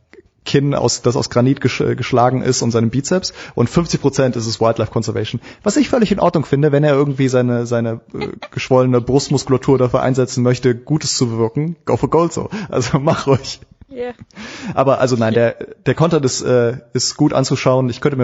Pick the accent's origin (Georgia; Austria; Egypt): Egypt; Cairo, Cairo Governorate; Und also vor 30 Jahren, ich bin in Kairo groß geworden als Kind